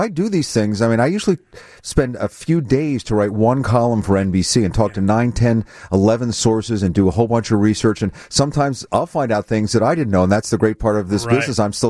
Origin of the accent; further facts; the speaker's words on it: Philadelphia, Pennsylvania, United States; I grew up in Philadelphia with the Boss Jocks.